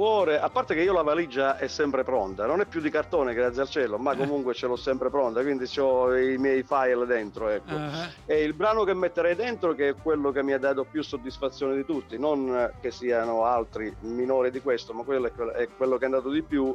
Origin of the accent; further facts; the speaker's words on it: Basilicata, Italy; Io sono lucano, originario lucano, della provincia di Potenza.